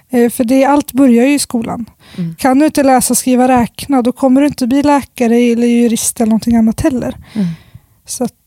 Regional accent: Sundsvall, Västernorrland County, Sweden; born there; also born or lived in Kärsjö; Jag är född i Sundsvall som ligger i södra Norrland. Och sen har vi varit också, har vi också ett hus uppe i den by där min pappa är född i norra Ångermanland. Så att jag har ju växlat mellan vad är Kärsjö som är den byn heter och Sundsvall.

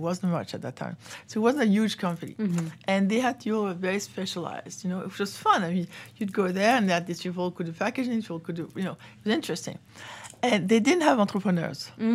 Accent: Paris, Île-de-France, France; In Paris.

